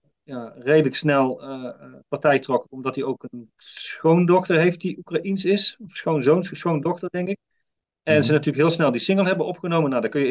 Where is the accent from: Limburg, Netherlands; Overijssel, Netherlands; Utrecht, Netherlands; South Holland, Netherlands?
Limburg, Netherlands; toen ik jong was in Limburg.